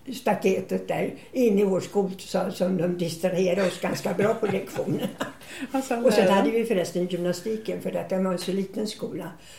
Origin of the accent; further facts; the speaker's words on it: Stockholm, Stockholm County, Sweden; born there; Jag är född i Stockholm på Söder. Först på Gotlandsgatan, sen Görgatan.